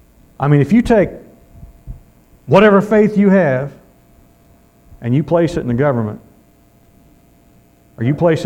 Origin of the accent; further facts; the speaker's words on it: Missouri, United States; I found out I'm from Missouri, from the Show Me State.